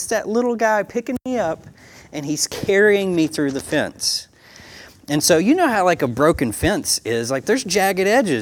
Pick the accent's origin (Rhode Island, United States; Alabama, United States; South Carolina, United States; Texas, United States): Alabama, United States; and we are from Alabama. So I apologize if you don't understand my language, y'all.